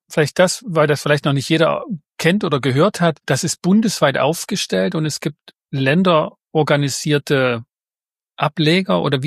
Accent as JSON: {"language": "German", "town": "Leipzig", "region": "Saxony", "country": "Germany", "said": "Als Leipziger bin ich gerade kurz verwirrt"}